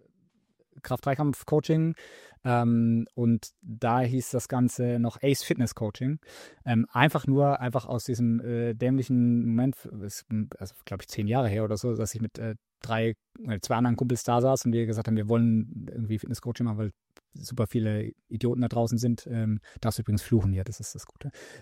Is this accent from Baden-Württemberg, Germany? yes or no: yes; Baden-Württemberg, Germany; Ich komme aus dem Badischen